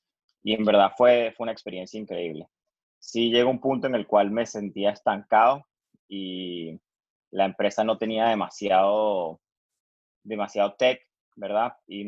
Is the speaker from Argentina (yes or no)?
no; Venezuela; moved away as an adult; now in Miami, United States; Bueno, soy venezolano. Cuando tenía 19 años me mudé a Miami.